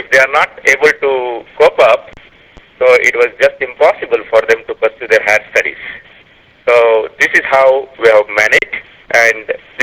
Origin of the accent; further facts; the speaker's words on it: Bangalore, Karnataka, India; So if you come to my native place, I am from Bangalore